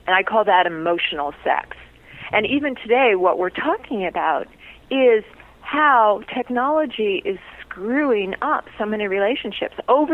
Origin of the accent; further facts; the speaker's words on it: Los Angeles, California, United States; No, born and raised.